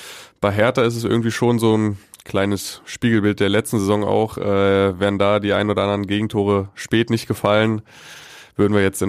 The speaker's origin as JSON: {"language": "German", "region": "Berlin", "country": "Germany", "tie": "born there", "said": "ich bin in Berlin-Reinickendorf geboren"}